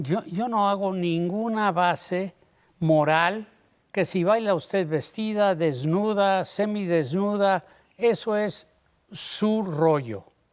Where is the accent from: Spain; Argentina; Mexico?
Mexico; Mexico City; born there; eso es porque nací en la Ciudad de México Ya no puedo decir el DF.